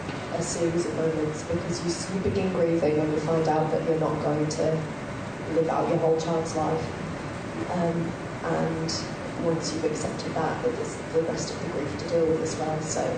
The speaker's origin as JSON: {"language": "English", "town": "Penrith", "region": "North West England", "country": "United Kingdom", "tie": "born or raised there", "said": "I was brought up in Penrith. I've got a husband and two little boys. I was brought up as a Christian."}